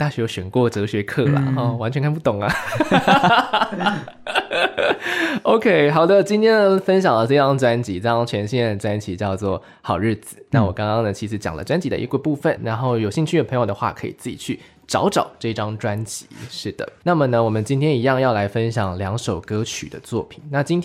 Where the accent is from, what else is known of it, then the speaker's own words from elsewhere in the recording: Lucao, Chiayi County, Taiwan; 就是我家在鹿草哦。